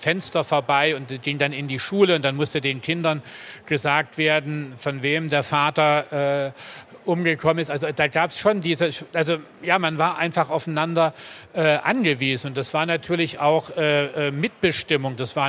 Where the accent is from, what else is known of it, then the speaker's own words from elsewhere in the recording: Dresden, Saxony, Germany; Also ich habe immer das Gefühl, was nachzuholen, nicht zu wissen, gerade als Dresdner.